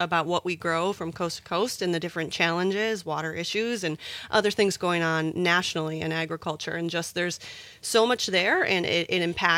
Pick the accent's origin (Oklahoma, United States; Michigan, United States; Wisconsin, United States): Wisconsin, United States; Two Creeks; I'm from Two Creeks, Wisconsin, which is in between two rivers and Kewaunee on the lakeshore, a primarily dairy farming community, super small community. So that's how I grew up and studied communication in central Wisconsin.